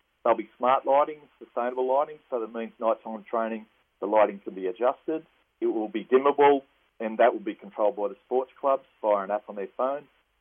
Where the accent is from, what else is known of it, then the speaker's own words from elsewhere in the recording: Cessnock, New South Wales, Australia; The Knights are my second team, obviously, growing up in Cessnock.